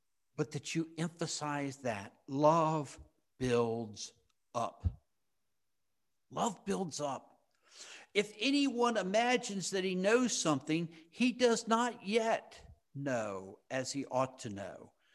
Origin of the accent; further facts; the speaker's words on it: Virginia, United States; Growing up in Fairfax County … a family that was well known throughout the county because of its service to the community, I couldn't get away with anything.